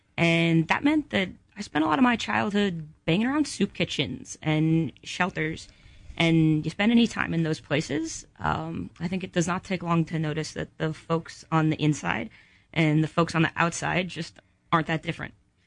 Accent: Iowa, United States; I am originally from Iowa, but I moved around a lot growing up.

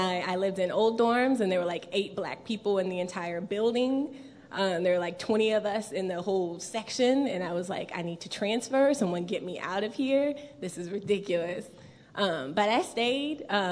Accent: Amherst, Virginia, United States; So like Dean Lewis said, I'm from Amherst, Virginia. Does anyone know where Amherst is? Okay, you get 10 points in the back. It's very small, super small.

